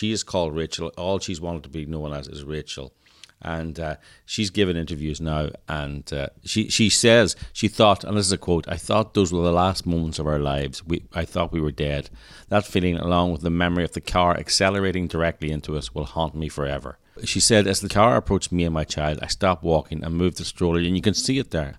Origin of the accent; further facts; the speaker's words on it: Northern Ireland, United Kingdom; I think it's because I'm from Northern Ireland.